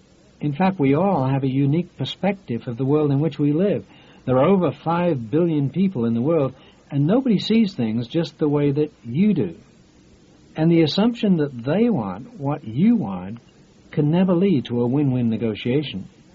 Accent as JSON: {"language": "English", "region": "England", "country": "United Kingdom", "moved": "yes", "said": "I paid close attention to that because I was originally from England."}